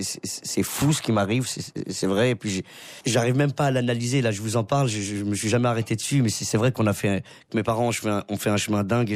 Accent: Paris, Île-de-France, France; born there; Mon père est né à Taza, dans une étable, comme Jésus. Moi, je suis né à Barbès, dans une cuisine pas équipée, d'ailleurs.

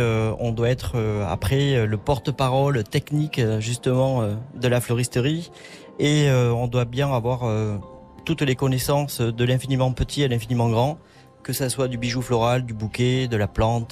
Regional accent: Nouvelle-Aquitaine, France; Alors moi, je viens du sud-ouest, du département des Landes, ouais. À côté de Mont-de-Marsan.

